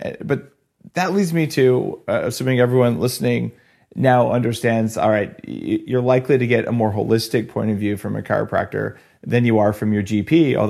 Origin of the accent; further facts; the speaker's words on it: Albuquerque, New Mexico, United States; which is New Mexico green chili, I grew up in Albuquerque, New Mexico.